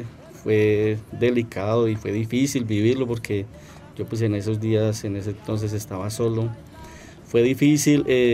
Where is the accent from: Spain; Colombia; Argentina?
Colombia; escogí un tema que es relativamente nuevo en mi país, hace poco lo vengo escuchando y me encanta porque habla de mi país y de la alegría de su gente